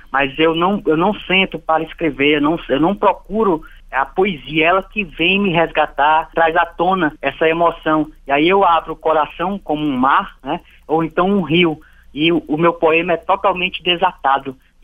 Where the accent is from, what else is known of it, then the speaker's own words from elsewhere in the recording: Piauí, Brazil; moved away as an adult; Eu saí do Piauí com 22 anos de idade. Hoje eu estou com 30.